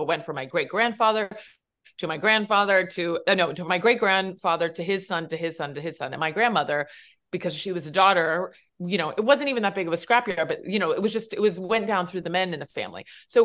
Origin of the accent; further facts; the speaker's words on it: Pennsylvania, United States; who works at the Center for Metal Arts in my hometown in Pennsylvania